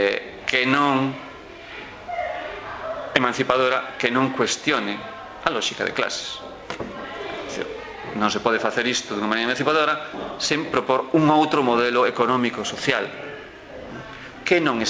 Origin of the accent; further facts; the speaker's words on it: Galicia, Spain; un conxunto de individuos que nos identificamos como galegos porque vimos dunha orixe común